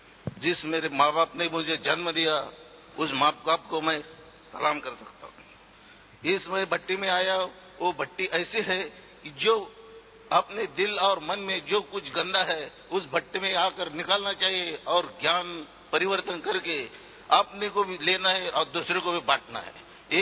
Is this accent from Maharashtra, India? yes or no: yes; Mangalwada, Maharashtra, India; मैं महाराष्ट्र से आया हूँ, सोलापुर जिले में मंगलवाड़ा गांव है उसमें रहने वाला हूँ।